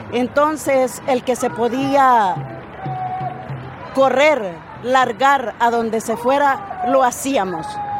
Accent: El Salvador; now in United States; Yo soy de El Salvador.

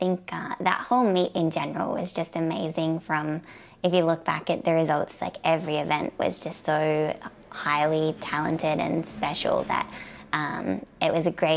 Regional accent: Albion Park, New South Wales, Australia; moved away as an adult; now in Eugene, United States; I think culturally from where I grew up in Albion Park and then going into Eugene, Oregon, personalities are very different.

